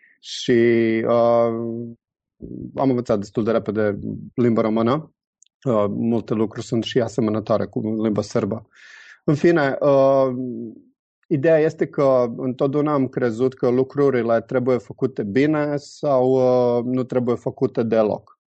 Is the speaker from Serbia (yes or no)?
yes; Serbia; born there; Romanian is a second language; also born or lived in Budapest, Hungary; Eu m-am născut în Serbia. Sunt, deci, un sârb autentic, cum s-ar zice. Și liceul am terminat în Budapesta.